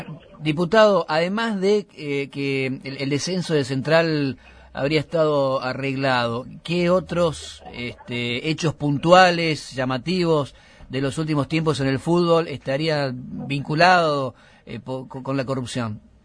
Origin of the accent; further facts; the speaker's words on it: Santa Fe, Argentina; somos santafesinos